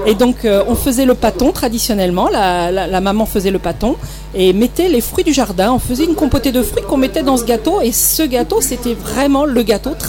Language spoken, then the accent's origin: French; Itsassou, Nouvelle-Aquitaine, France; Donc moi je viens du Pays Basque d'Itsassou, le village de la cerise noire.